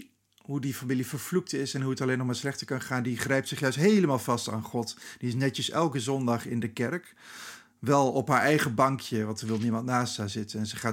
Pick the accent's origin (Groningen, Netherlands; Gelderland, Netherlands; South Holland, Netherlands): Gelderland, Netherlands; born there; Toen ik ging schrijven over mijn geboortestreek kon ik daar niet omheen. Zeker in die Achterhoek